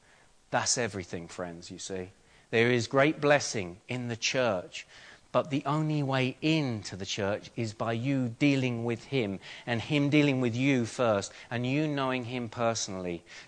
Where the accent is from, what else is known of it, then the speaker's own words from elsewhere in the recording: London, United Kingdom; I was brought up in London